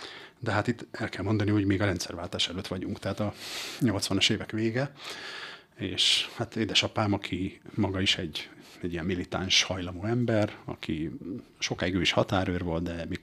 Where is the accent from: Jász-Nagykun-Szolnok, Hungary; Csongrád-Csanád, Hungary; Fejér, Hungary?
Fejér, Hungary; Martonvásár; ahol felnőttem, ahogy említetted, Martonvásár volt ez a település, tőlünk nem messze, innen Budapestről 30 kilométer